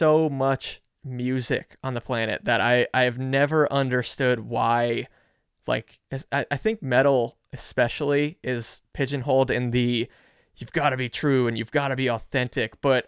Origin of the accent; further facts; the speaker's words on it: Woodbridge, New Jersey, United States; I'm from Woodbridge originally.